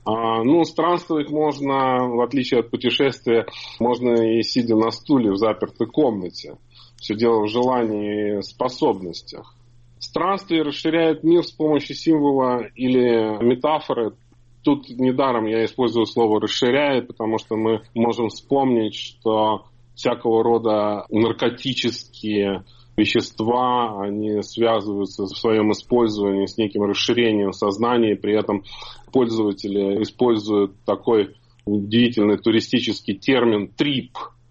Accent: Absheron Peninsula, Azerbaijan; born or raised there

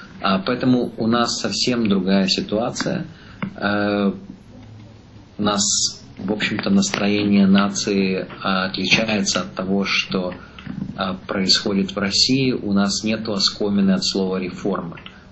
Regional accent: Lviv, Lviv Oblast, Ukraine; born there; Во-первых, я не родился в Москве.

